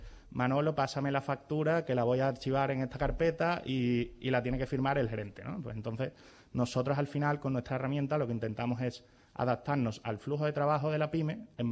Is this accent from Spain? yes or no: yes; Seville, Andalusia, Spain; Nosotros somos de Sevilla